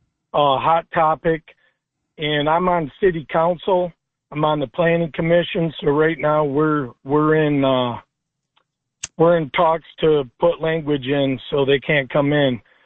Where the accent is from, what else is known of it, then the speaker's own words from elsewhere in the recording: United States; and I said, no, I'm an American.